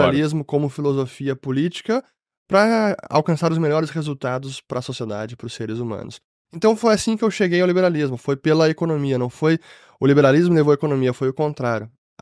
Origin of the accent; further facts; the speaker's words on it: Porto Alegre, Rio Grande do Sul, Brazil; eu nasci em Porto Alegre, vivi a maior parte da minha vida aqui, morei fora muitos anos, mas a maior parte foi aqui.